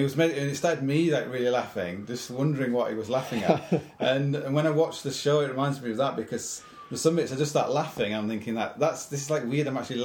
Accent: Hull, Yorkshire and the Humber, United Kingdom; I'm from Hull. I have charisma in Hull.

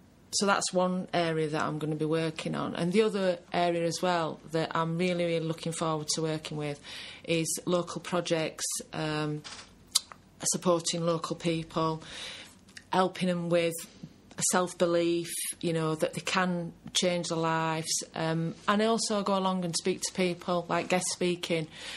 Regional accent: Sheffield, Yorkshire and the Humber, United Kingdom; I've been born and bred in Sheffield, so, you know, it's the way I roll, really.

